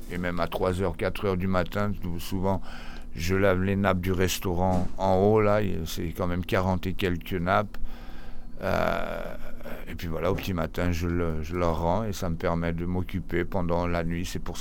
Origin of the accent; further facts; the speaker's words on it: Lisbon, Portugal; French is a second language; now in Brussels, Belgium; je viens du Portugal, là, attention. J'ai 49 ans, j'ai passé 26 ans hors du Portugal et 23 ans au Portugal, surtout à Lisbonne.